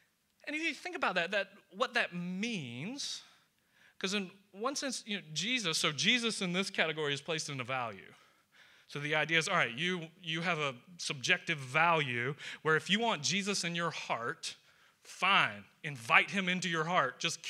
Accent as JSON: {"language": "English", "region": "Georgia", "country": "United States", "accent": "Georgia", "said": "So if you're kind of new here, I'm from Georgia. If you can't tell, I'm not from around here. The accent is from Georgia."}